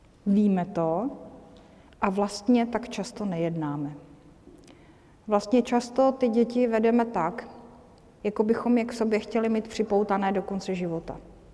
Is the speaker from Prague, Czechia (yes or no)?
no; South Moravian Region, Czechia; Ten vřes, prosím vás, je ze Znojemska, můj rodný kraj, kdybyste nevěděli